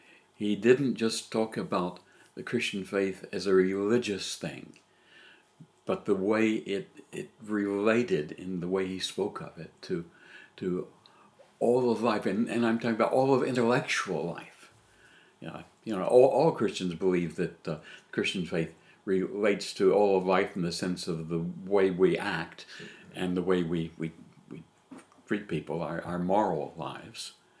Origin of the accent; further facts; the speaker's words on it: Little Rock, Arkansas, United States; my father was quite ill in my hometown of Little Rock, Arkansas.